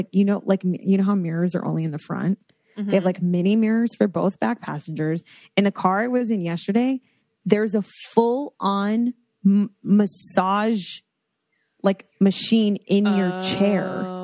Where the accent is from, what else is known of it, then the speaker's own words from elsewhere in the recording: Florida, United States; And also just growing up in South Florida, like there's so many like